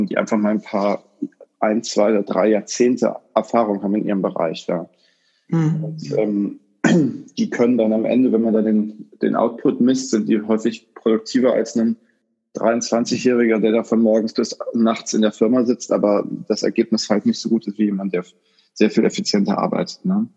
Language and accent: German; Bonn, North Rhine-Westphalia, Germany; now in Dublin, Ireland; ich komme ursprünglich aus Bonn, genau. Ich bin jetzt gerade nach der Insolvenz, bin ich nach Dublin gezogen